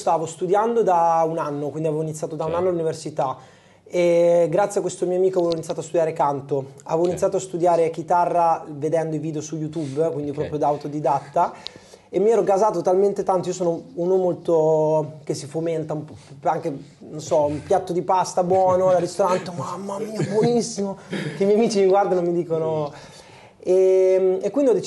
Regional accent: Rimini, Emilia-Romagna, Italy; sono di Rimini, quindi vi lascio immaginare

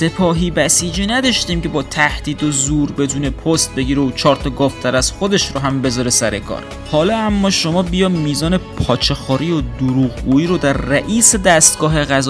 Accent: Babolsar, Mazandaran, Iran; مثلا همین شهر خودمون، شهر بنده بابلسر،

